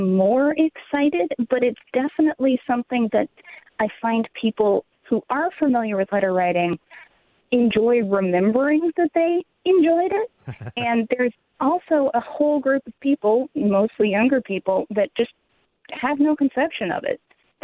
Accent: South Carolina, United States; I grew up in South Carolina, and she lived in Colorado.

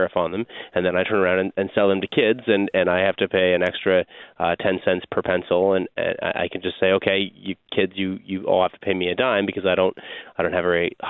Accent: Oregon, United States; Because I'm from Oregon, we also use pencils there.

